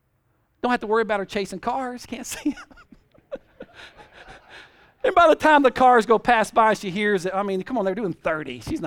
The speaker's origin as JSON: {"language": "English", "region": "Louisiana", "country": "United States", "said": "I'm just from South Louisiana. I ain't ever been there."}